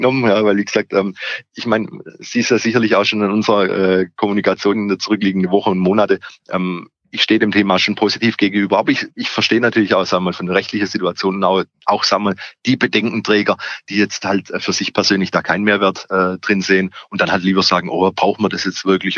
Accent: Calw, Baden-Württemberg, Germany; Wenn ich an meine Heimatstadt Calw im Schwarzwald denke

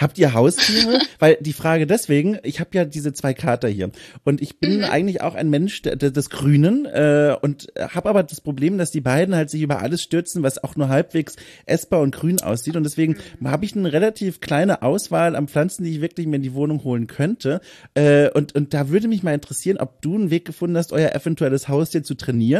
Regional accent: Bavaria, Germany

